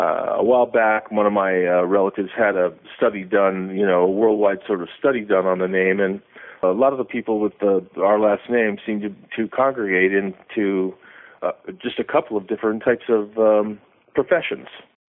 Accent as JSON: {"language": "English", "region": "California", "country": "United States", "tie": "born or raised there", "also_born_or_lived": "Hawaii / Washington, D.C.", "said": "I lived in various parts of the country growing up, mostly on the West Coast in the Southern California area when I was younger, and also in Hawaii, and then later mostly on the East Coast around the Washington, D.C."}